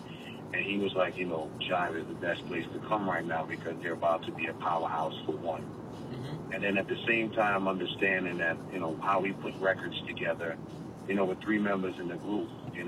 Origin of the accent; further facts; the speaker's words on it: Trinidad & Tobago; made more sense to me to be like, all right, well, yo, I'm from Trinidad too.